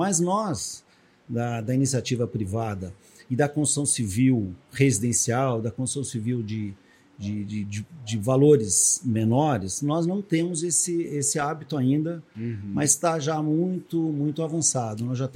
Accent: Jacareí, São Paulo, Brazil; born there; Aliás, eu sou nascido na cidade de Jacareí, no Vale do Paraíba.

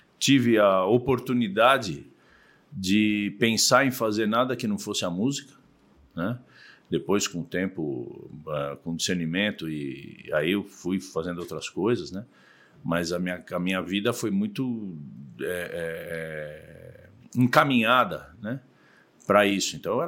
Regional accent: São Paulo, Brazil; born there; Eu nasci em São Paulo, nasci na Beneficência Portuguesa. Sou de uma família do interior, né? Minha família, por parte de pai, é de São José do Rio Preto, da região ali, né, de Monte Aprazível.

